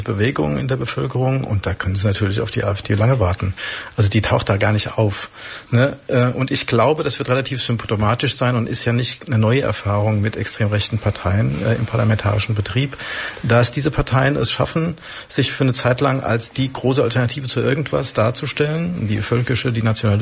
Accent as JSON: {"language": "German", "town": "Frankfurt", "region": "Hesse", "country": "Germany", "said": "ich komme aus dem Frankfurter Westen, aus Griesheim"}